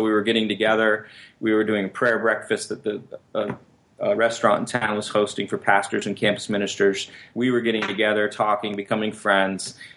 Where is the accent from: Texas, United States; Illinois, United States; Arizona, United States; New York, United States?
New York, United States; now in Burlington, United States; because Kevin's from Michigan and I'm from New York.